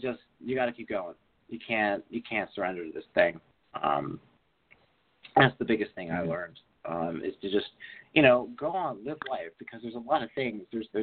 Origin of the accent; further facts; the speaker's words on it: East Coast, United States; I'm from the East Coast, so, like, I spent a lot of time on the East Coast